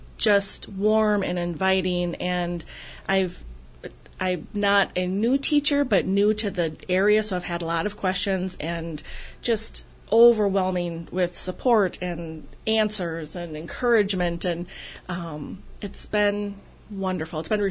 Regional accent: Abbotsford, United States; I grew up in Abbotsford, proudly the class of 1991.

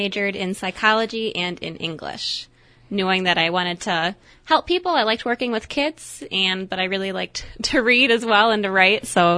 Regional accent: La Crosse, Wisconsin, United States; I grew up in La Crosse, Wisconsin.

